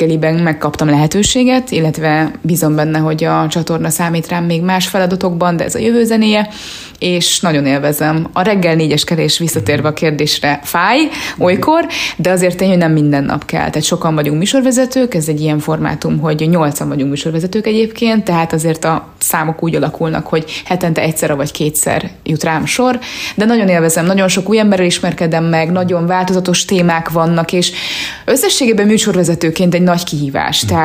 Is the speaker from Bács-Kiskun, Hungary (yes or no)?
yes; Kiskunhalas, Bács-Kiskun, Hungary; Szerintem én ugyanaz a kiskunhalasi lány vagyok